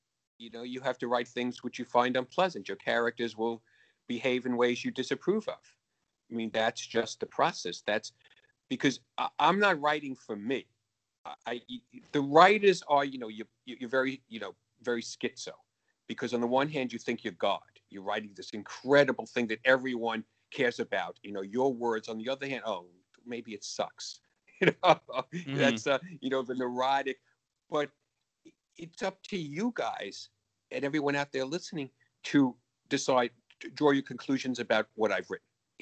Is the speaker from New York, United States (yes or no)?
yes; Bronx, New York, United States; You know, I grew up six blocks from Yankee Stadium. Mm-hmm. I grew up in the Bronx.